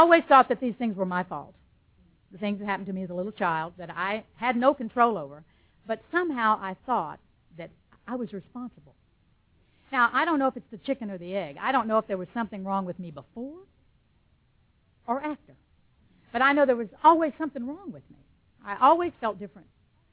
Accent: Arkansas, United States; born there; I was born in Arkansas, and that's the state where the only virgins are girls who can outrun their brothers.

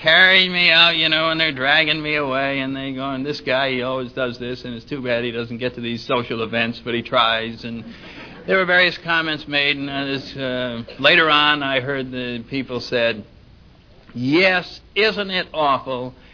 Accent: Connecticut, United States; And I got mine in New England. I'm from Connecticut. I'm a Connecticut Yankee, or whatever you call it, and I'm very grateful to be here.

